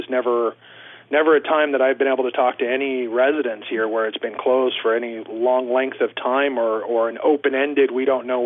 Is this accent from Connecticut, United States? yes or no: no; California, United States; moved away; I'm from Southern California. Moved up here 4 years ago from Orange County.